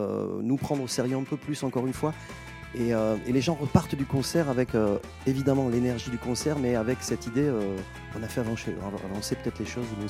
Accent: Argelès-sur-Mer, Occitanie, France; dans le sud, chez moi, à Argelès-sur-Mer

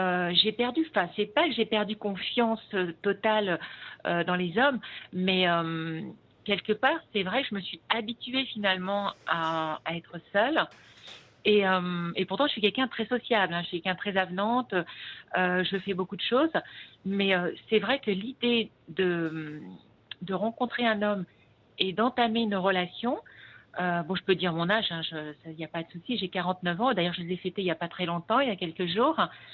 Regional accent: Nevers, Bourgogne-Franche-Comté, France; born there; moi, je suis née à Nevers, je suis une amoureuse de Nevers. Enfin, j'ai quitté Nevers pour le travail, pour les études, et je suis revenue sur mes terres, ça va faire bientôt 3 ans

